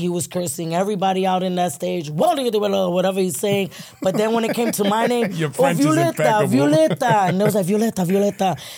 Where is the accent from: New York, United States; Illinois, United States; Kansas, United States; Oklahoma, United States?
New York, United States; I'm like, it's all right. I'm from New York. Don't worry.